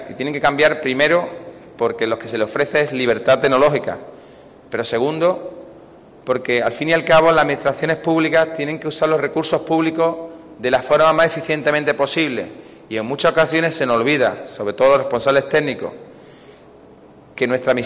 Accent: Andalusia, Spain; el ejemplo más claro es de donde yo vengo, en Andalucía

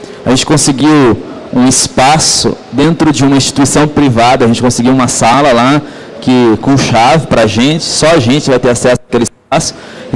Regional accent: Cascavel, Paraná, Brazil; Bom, eu sou de Cascavel, oeste do Paraná

